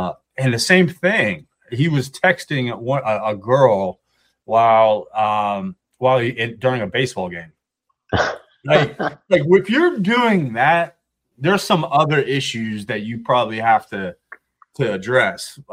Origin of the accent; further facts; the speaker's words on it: Ohio, United States; so I am from Ohio. Grew up, with a bunch of Ohio State fans.